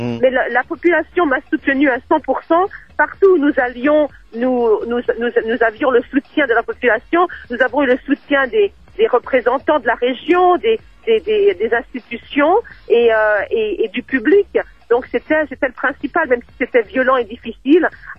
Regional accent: Paris, Île-de-France, France; also born or lived in Guadeloupe; je suis née en Guadeloupe, mais j'ai grandi à Paris dès l'âge de 6 ans

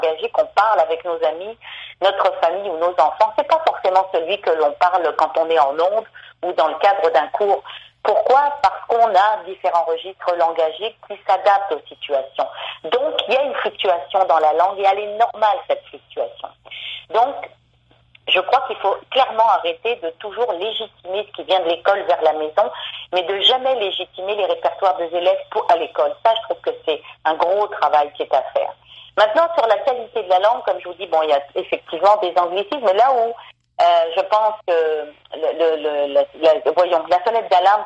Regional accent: France; moi, je suis française, puis je sais que quand je vais en France, je suis toujours étonnée de voir que les titres des films

